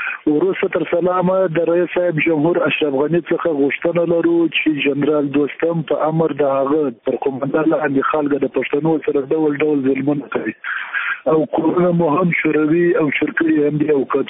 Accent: Ghormach, Faryab, Afghanistan; دا د غورمای د ولسوالۍ یم

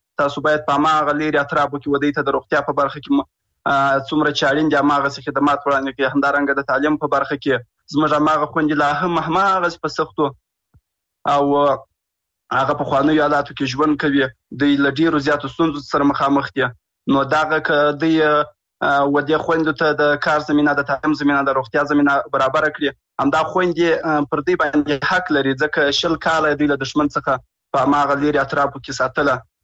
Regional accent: Afghanistan; د یو افغان په حیث د یو ځوان په حیث

